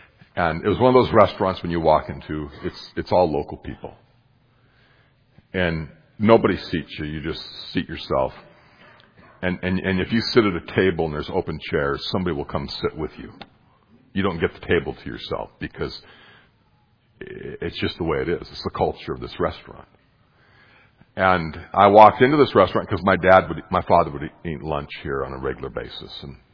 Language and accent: English; Montana, United States; I grew up in a small rural town. I grew up in Montana